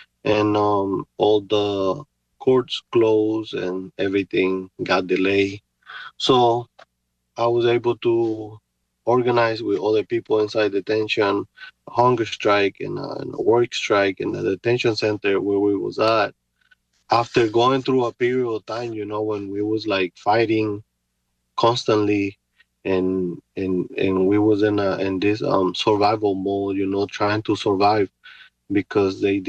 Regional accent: Honduras; English is a second language; moved away as an adult; now in United States; I'm originally from Honduras. I came to United States in 1999. I was 18 years old at that time. And I've been living here ever since that time.

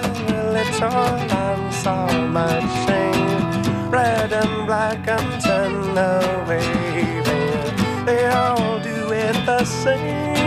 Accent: South Africa; accent: American; But I really, like with my accent, I'm really probably much more American than I am.

